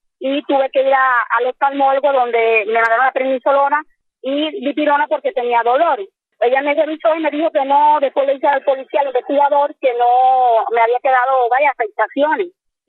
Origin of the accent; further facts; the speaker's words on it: Palma Soriano, Santiago de Cuba, Cuba; soy aquí de Palma Soriano